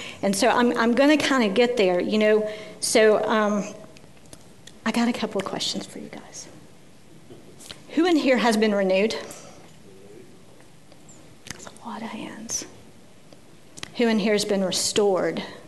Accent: Tennessee, United States; I grew up in the South. Tennessee is my home state. It is where I grew up, with a mother and a father and in the country and on a farm.

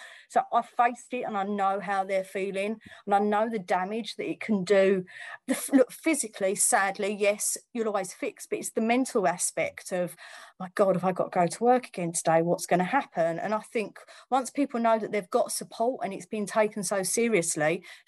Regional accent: East of England, United Kingdom; accent: Romford; I'm as Essex as you like, I've got my Romford accent.

